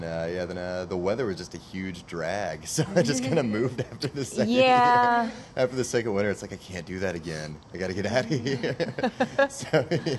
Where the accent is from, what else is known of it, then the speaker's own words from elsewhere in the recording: Omaha, Nebraska, United States; also born or lived in Portland; No, I'm from Omaha, Nebraska. Lived in Portland for a little over 2 years, though.